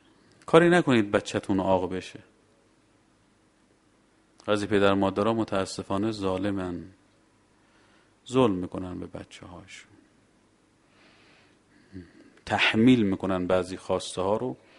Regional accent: Mashhad, Razavi Khorasan, Iran; ما خودمون بچه بودیم یادم میاد، ما بچه مشهدیم، مشهدم سرد سیره دیگه، خیلی هوا سرد میشد.

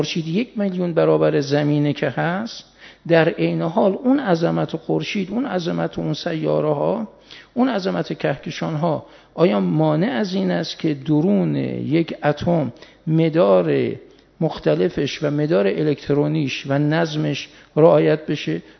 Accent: Mashhad, Razavi Khorasan, Iran; من بچه مشهدم

